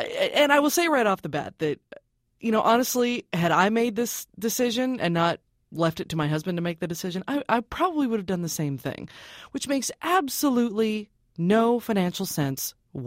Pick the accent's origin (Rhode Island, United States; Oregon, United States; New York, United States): Oregon, United States; may I herewith suggest one of the multitude from my home state of Oregon.